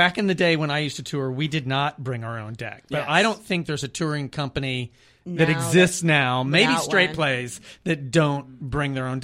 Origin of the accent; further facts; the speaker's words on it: Houston, Texas, United States; moved away as an adult; also born or lived in New York / Chicago; now in Austin, United States; I grew up in Houston, but I moved to New York at 18, lived there for 20 years, Chicago for 10 years, and then here.